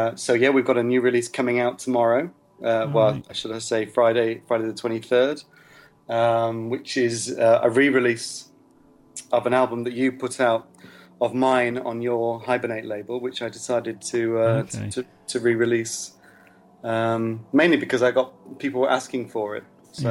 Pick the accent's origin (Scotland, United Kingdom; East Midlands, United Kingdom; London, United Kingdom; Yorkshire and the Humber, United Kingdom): Yorkshire and the Humber, United Kingdom; Shipley; And I'm originally from Shipley.